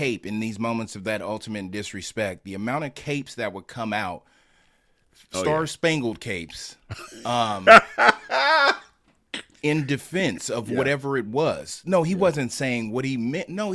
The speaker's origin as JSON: {"language": "English", "region": "West Coast", "country": "United States", "said": "a New York officer is what pops in my head, even though I am from the West Coast."}